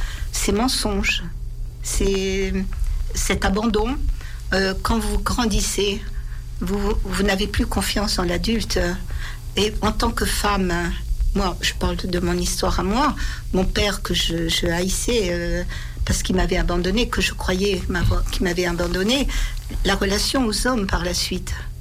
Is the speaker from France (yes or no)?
yes; Occitanie, France; t'as un petit accent, j'étais du Gers, ah, t'as un petit accent